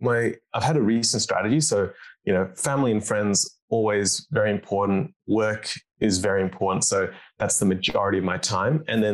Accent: Australia; We were raised in Australia, we're doctors

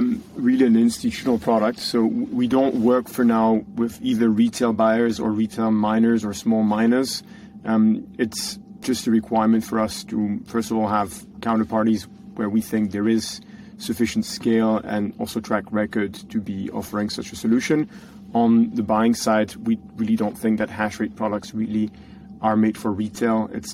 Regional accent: Switzerland; Yeah, so I'm actually from Switzerland, so quite remote from a big Bitcoin mining country

